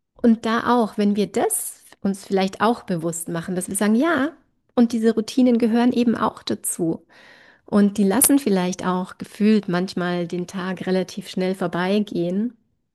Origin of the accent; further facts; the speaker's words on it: Bavaria, Germany; Also bei uns in Bayern ist es ja so, dass ab August die Sommerferien anfangen